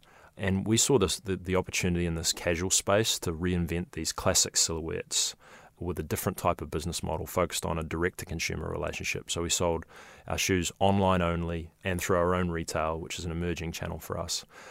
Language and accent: English; New Zealand; now in San Francisco, United States; And as a New Zealander, I was a little bit excited about the idea of being closer to home too.